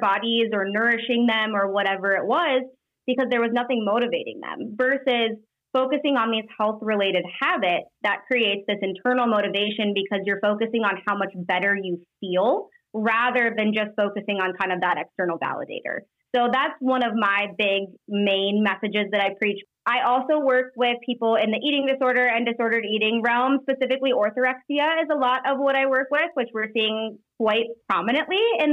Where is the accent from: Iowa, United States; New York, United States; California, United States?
Iowa, United States; also born or lived in Denver, United States; I live in a little suburb called Grimes. My husband and I moved here about 8 months ago. We lived in Denver for 3 years, but we were born and raised in Iowa.